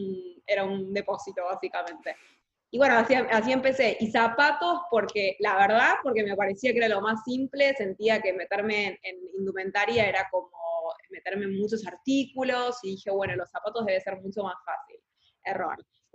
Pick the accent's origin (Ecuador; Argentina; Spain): Argentina; Buenos Aires; soy argentina, de Capital Federal. Tengo 28 años